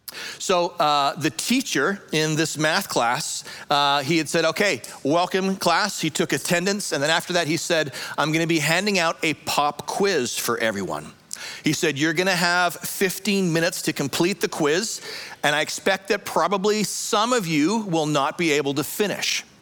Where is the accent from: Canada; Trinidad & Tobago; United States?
Canada; I'm from Canada.